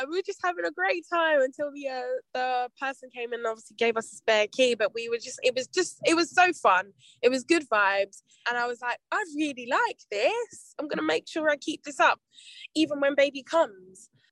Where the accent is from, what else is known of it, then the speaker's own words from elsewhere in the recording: London, United Kingdom; So I'm from South London.